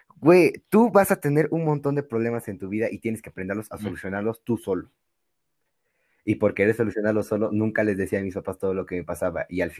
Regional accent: Cusco, Peru; soy de Perú, de Cusco, y sí tengo derechos, por si acaso. Soy de la ciudad de Cusco, exactamente del paradero de Santa Rosa.

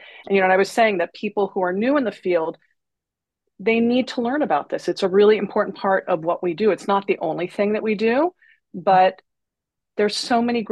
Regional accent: Los Angeles, California, United States; moved away as an adult; So I come from Los Angeles, And I moved to the East Coast to attend graduate school at Columbia.

